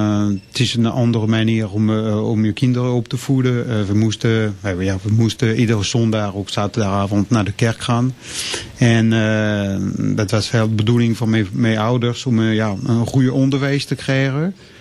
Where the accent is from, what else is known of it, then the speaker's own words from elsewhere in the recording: La Rochelle, Nouvelle-Aquitaine, France; also born or lived in Châtellerault; Ja, ik ben geboren dan in Châtellerault, maar daar ben ik niet opgegroeid. Ik ben opgegroeid in de stad van La Rochelle, dat is meer aan de kust van Frankrijk, Vijfde Kust, een departement van Charente-Maritime. Een hele leuke plek om te groeien aan het strand, aan het zee.